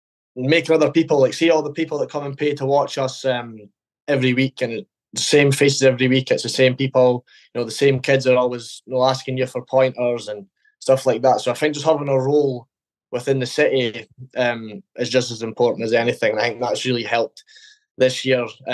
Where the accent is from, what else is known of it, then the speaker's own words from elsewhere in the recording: Dundee, Scotland, United Kingdom; Well, for me, I came from Dundee